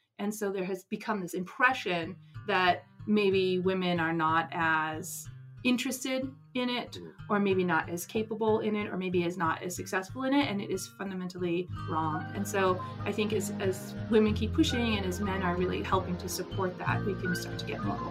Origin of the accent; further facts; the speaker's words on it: Michigan, United States; I'm from the Upper Peninsula, and design was never sort of a subject that anybody studied or thought about.